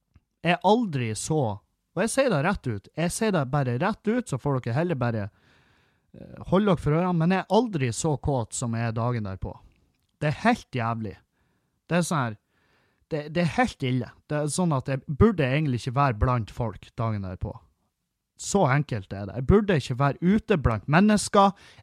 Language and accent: Norwegian; Halsa, Møre og Romsdal, Norway; Engavågen, det er jo en halvtime unna Halsa, der jeg kommer ifra.